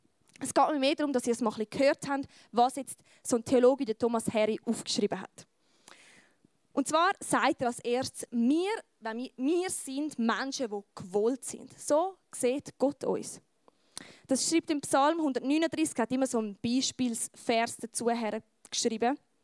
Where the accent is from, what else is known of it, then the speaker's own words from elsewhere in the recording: Switzerland; es ist für mich als Schweizer, glaube ich, recht schwierig